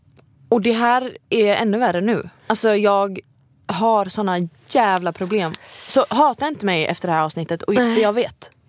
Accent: Gothenburg, Västra Götaland County, Sweden; jag var hemma i Göteborg över helgen

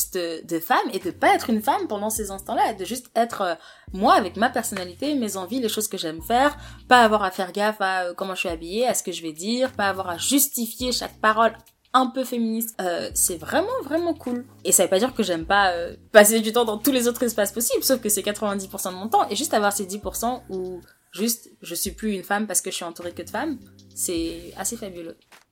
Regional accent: Paris, Île-de-France, France; le nom de famille le plus courant au Sénégal. J'ai 23 ans et j'ai grandi à Paris. Je suis née, j'ai grandi à Paris dans une grande famille

